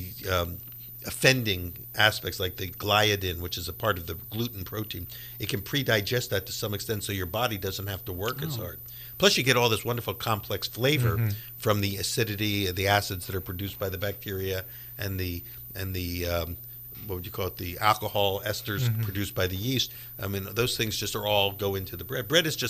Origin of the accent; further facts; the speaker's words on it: Philadelphia, Pennsylvania, United States; like I grew up in Philadelphia, cheesesteaks obviously are a big thing, hoagies are a big thing